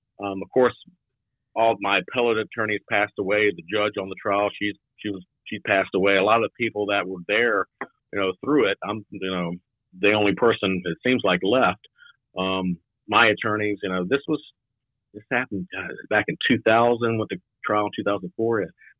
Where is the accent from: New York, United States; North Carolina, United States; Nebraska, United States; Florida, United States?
North Carolina, United States; Raleigh; I was born and raised in Raleigh.